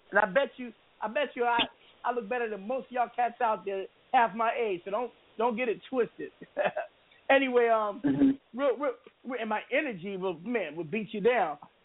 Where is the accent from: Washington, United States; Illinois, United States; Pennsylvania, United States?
Washington, United States; Seattle; you know, we're kind of alike, to be honest with you, but you know, I'm from the 206, the Northwest with that.